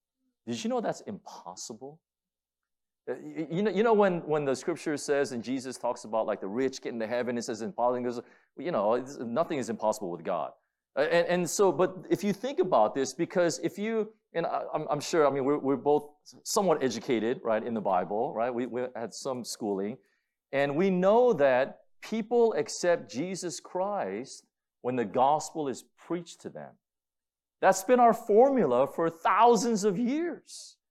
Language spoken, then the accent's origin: English; California, United States; now in Florida, United States; And, you know, I come from California, and so probably that happens a lot more than here in Florida.